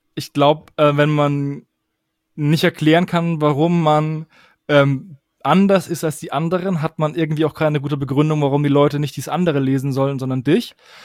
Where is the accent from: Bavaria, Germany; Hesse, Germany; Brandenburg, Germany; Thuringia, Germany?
Bavaria, Germany; Würzburg; Ich komme aus Würzburg.